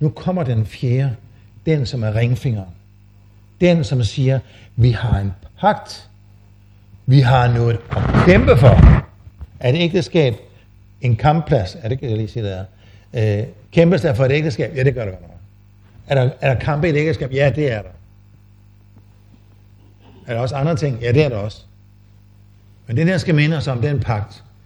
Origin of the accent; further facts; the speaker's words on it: Holstebro, Central Denmark Region, Denmark; Det gør vi ikke så meget hjemme i Holstebro.